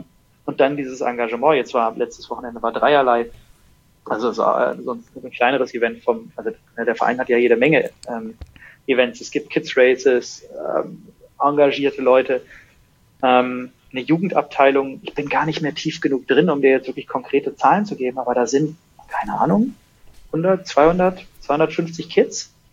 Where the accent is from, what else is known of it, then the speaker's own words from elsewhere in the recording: Germany; born there; ich bin tatsächlich in der Nähe von Bremen geboren und wir sind dann als Kind relativ viel umgezogen und deswegen habe ich eigentlich nicht diese Basis, wo sich irgendwie ein Akzent tief gefestigt hätte.